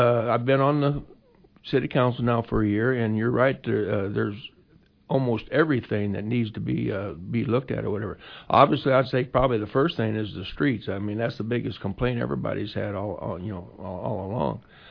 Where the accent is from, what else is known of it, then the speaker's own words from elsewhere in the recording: Quincy, United States; I've been born and raised in Quincy, of course